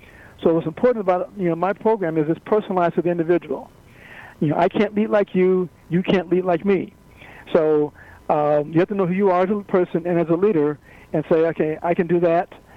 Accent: Chicago, Illinois, United States; now in California, United States; I grew up in Chicago. I live in California now.

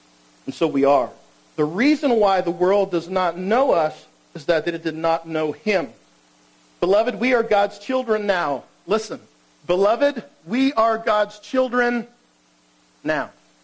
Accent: California, United States; I grew up in neighborhoods where I was the minority most of the time when I grew up in Southern California.

